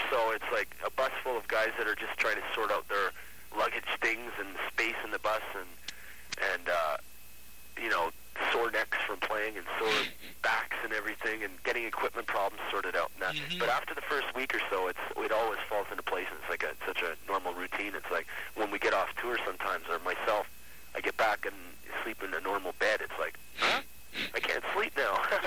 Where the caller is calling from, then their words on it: New Orleans, Louisiana, United States; Where the hell are we? New Orleans.